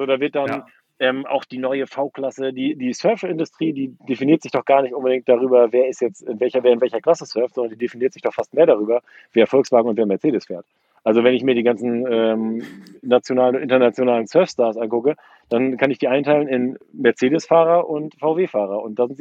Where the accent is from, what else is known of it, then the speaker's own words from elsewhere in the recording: Norderney, Lower Saxony, Germany; Ich bin in einem kleinen Inselverein aufgewachsen auf Norderney.